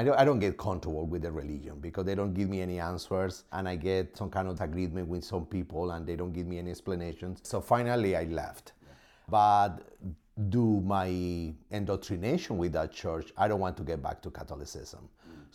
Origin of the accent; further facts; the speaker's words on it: Orlando, Florida, United States; I think challenging the weather, being in Massachusetts, because I'm coming from Orlando, I never experienced the snow before.